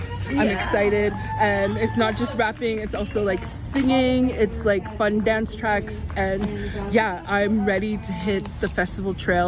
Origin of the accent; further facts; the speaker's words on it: Vancouver, British Columbia, Canada; I'm Onondaga, and I'm from East Van and reppin' Commercial Drive.